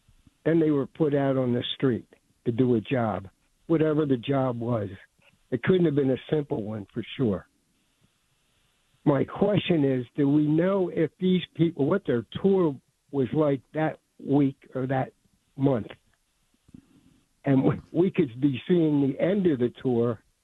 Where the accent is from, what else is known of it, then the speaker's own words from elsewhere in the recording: Philadelphia, Pennsylvania, United States; I'm 80 years old. I grew up in Philadelphia.